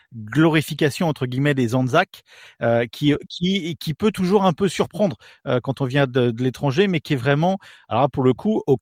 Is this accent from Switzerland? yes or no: no; France; quand on est des Français de notre génération